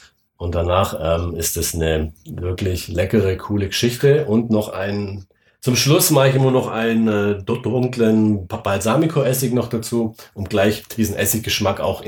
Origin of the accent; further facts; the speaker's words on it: Baden-Württemberg, Germany; Ich bin selber Schwabe